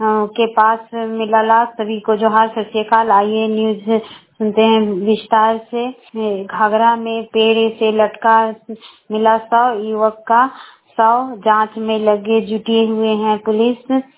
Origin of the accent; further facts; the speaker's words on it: Barkagaon, Jharkhand, India; बड़कावा प्रखंड की रहने वाली हूँ।